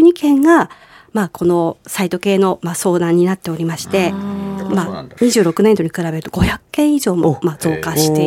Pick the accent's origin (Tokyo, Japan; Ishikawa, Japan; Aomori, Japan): Aomori, Japan; 青森市内です。